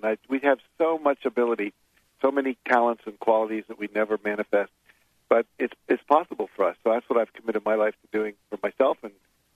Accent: West Virginia, United States; I grew up in West Virginia.

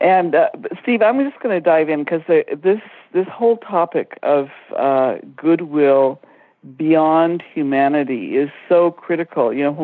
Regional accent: India; I grew up in India, and I went back to India, it must be 8 or 10 years ago now

